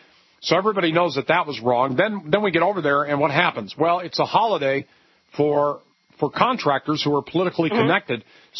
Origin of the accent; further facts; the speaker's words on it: Los Angeles, California, United States; I grew up in West Los Angeles. Anybody in West L.A. listening, I grew up near Roxbury Park.